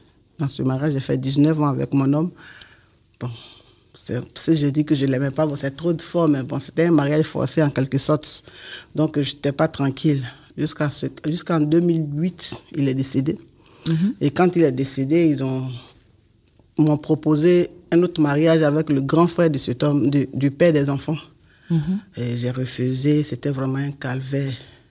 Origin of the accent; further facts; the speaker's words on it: Côte d’Ivoire; also born or lived in Tunisia; now in France; Je suis partie de Côte d'Ivoire le 9 octobre 2016.